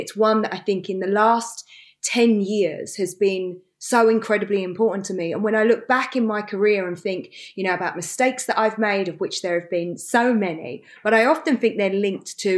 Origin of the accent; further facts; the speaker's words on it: London, United Kingdom; now in Los Angeles, United States; It's so different. You know, it's so funny because I've been away for such a long time because of COVID, and so much has changed in London, but it still feels wonderful to me.